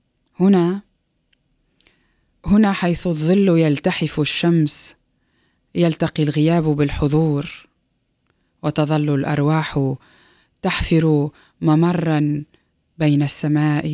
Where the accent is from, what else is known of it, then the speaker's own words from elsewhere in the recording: Tunisia; أنا بالأساس تونسية يعني